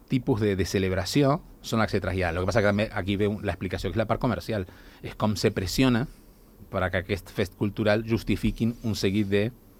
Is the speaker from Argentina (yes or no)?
yes; Argentina; born there; Catalan is a second language; moved away; jo que he nascut a l'Argentina